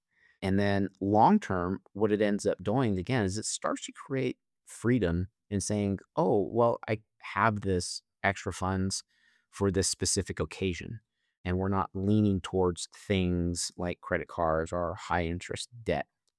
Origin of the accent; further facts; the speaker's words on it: Shiprock, New Mexico, United States; I am a local boy. I was raised in Shiprock, graduated high school, attended Haskell Indian Nations University for my undergraduate degree